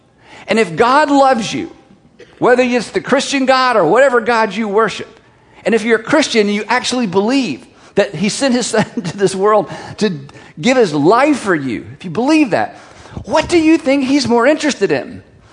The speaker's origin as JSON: {"language": "English", "country": "United States", "said": "But I'm an American. I can't lower my standard of living."}